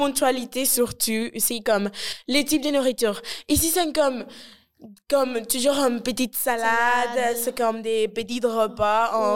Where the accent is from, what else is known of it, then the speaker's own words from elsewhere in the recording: Caribbean coast, Colombia; Moi, je suis de Colombie, la côte colombienne, et moi, de la côte.